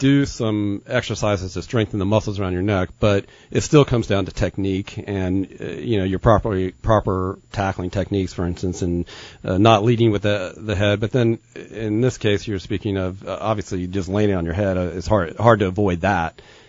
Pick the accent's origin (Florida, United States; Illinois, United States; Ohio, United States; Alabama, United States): Florida, United States; Cocoa Beach; Well, I went to school at Princeton, but I grew up in Cocoa Beach, Florida, actually.